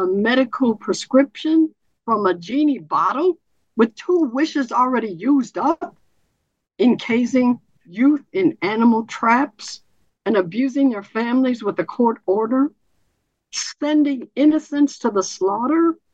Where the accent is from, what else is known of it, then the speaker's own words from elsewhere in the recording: Richmond, Illinois, United States; moved away as an adult; I come from Richmond, Illinois. That means there's a state line and it's Wisconsin after that. I stayed there for 21 years, went to college in Illinois